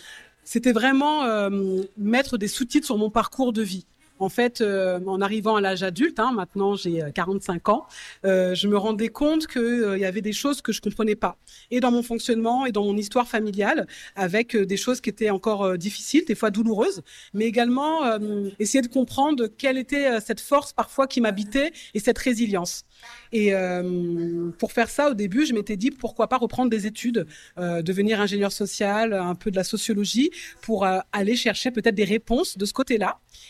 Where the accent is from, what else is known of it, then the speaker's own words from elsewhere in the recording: Versailles, Île-de-France, France; Et j'ai grandi en France. Je suis née à Versailles, près du château. J'ai fait toute ma scolarité dans les Yvelines.